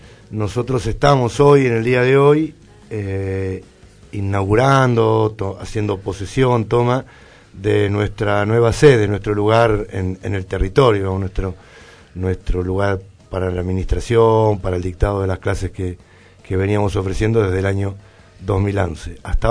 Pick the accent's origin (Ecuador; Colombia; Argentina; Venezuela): Argentina; Francisco Álvarez, Buenos Aires Province; nosotros somos de Álvarez. La mayoría de nosotros está en Álvarez o gestiona su acción cultural en Álvarez y seguimos en el mismo lugar, en el centro de Francisco Álvarez.